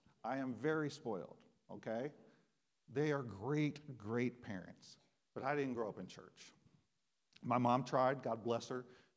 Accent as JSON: {"language": "English", "town": "South Point", "region": "Ohio", "country": "United States", "tie": "born there", "said": "I was born in South Point, Ohio. If you don't know where that is, it's the South Pole of Ohio from a latitude perspective. It is the southernmost point in Ohio."}